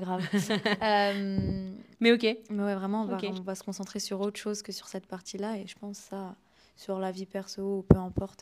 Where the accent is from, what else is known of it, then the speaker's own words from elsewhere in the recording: Marseille, Provence-Alpes-Côte d'Azur, France; On est Marseillais, c'est tout. Il n'y a rien d'autre. Quand tu vas te présenter aux autres, c'est « je suis Marseillaise ».